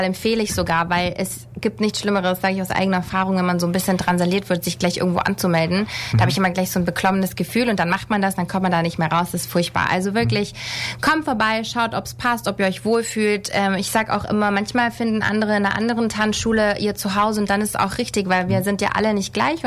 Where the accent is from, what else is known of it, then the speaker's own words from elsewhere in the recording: Neu-Ulm, Bavaria, Germany; ich komme tatsächlich aus Neu-Ulm.